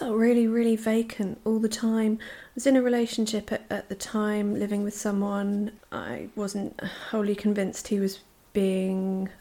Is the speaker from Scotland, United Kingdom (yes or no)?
no; Wales, United Kingdom; now in Bristol, United Kingdom; I'm in my mid-30s. I'm a counsellor from North Wales, but I've been living in Bristol for about 12 years.